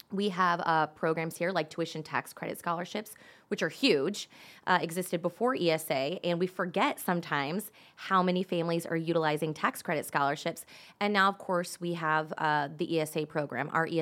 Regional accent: Arizona, United States; I grew up in Arizona, went to public school, kindergarten through 12th grade

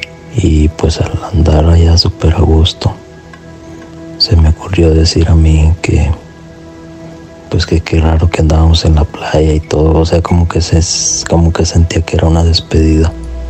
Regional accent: Michoacán, Mexico; soy de Michoacán y quería contarles mi relato.

